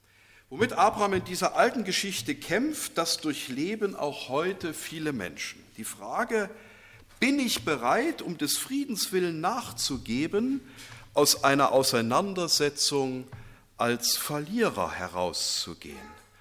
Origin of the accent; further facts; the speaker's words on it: Thuringia, Germany; weil ich schon als kleines Kind, ich komme aus dem Westen Thüringens, hatte ich guten Empfang.